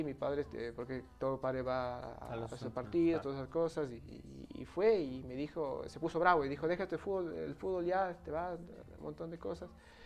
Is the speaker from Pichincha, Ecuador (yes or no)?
yes; Pichincha, Ecuador; Bueno, no nací, yo viví porque yo antes, como cuando yo nací, vivía en el sur. Y después ya mi papi pudo conseguir su casa y nos fuimos a Carcelén.